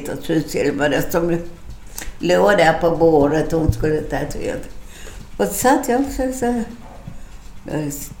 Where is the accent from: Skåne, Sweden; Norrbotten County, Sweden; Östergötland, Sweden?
Skåne, Sweden; Bjuv; born or raised there